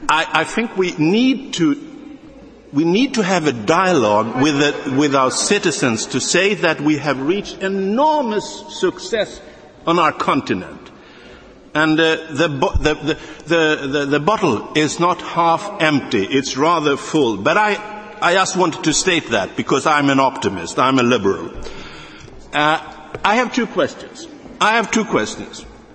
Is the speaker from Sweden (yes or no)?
yes; Sweden; English is a second language; I'm a liberal and I'm from Sweden.